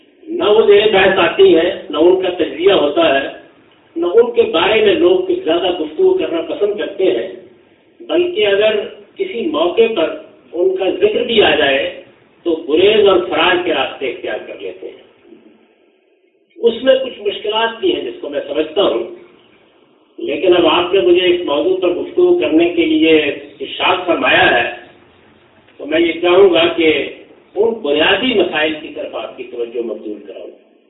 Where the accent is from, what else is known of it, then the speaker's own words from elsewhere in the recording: Pakistan; میں یہ اس وجہ سے عرض نہیں کر رہا ہوں کہ میں پاکستان سے تعلق رکھتا ہوں.